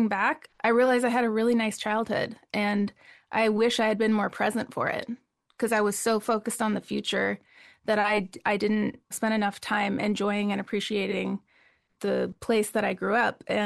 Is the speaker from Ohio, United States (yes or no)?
no; Mazomanie, Wisconsin, United States; So I grew up in Mazamani, which, you know, if anybody knows that town, it's very small. It's about 1,500 mm-hmm. people.